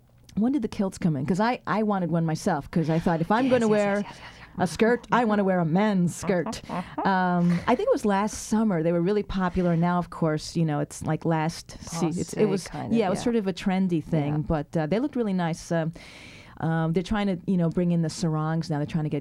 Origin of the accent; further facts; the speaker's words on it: New York, United States; moved away as an adult; also born or lived in San Francisco; I grew up in New York, and Memory Tricks is set in New York in Latino teatro scene. But when I was old enough to run away from my parents, I did. I pretty much when I was 20, I moved to San Francisco.